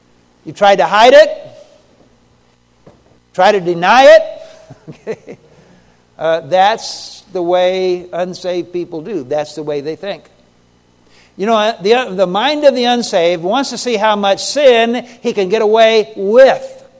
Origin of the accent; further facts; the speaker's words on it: Oklahoma, United States; three high school students in Oklahoma, my home state